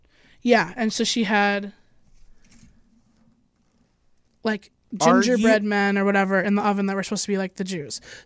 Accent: Illinois, United States; I'm from Illinois. It was set in Illinois.

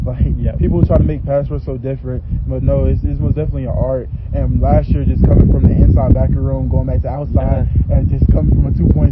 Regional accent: the South, United States; You know, I'm from the South, so the phrase next man up always comes to my head.

